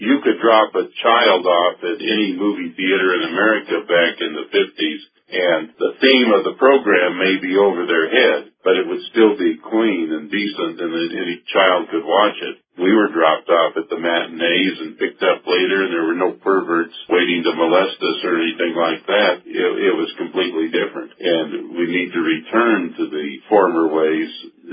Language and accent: English; California, United States; I grew up in California.